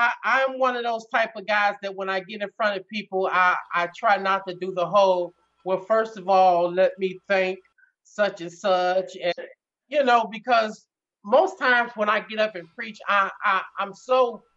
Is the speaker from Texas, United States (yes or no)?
no; St. Louis, Missouri, United States; I grew up in North St. Louis, you know, which is, you know, 99% Democrats.